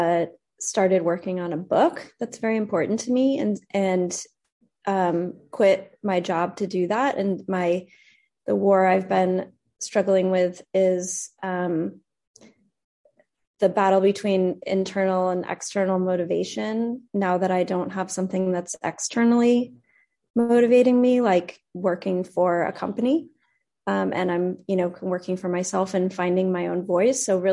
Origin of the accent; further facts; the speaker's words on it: Portland, Oregon, United States; I'm from Portland, Oregon.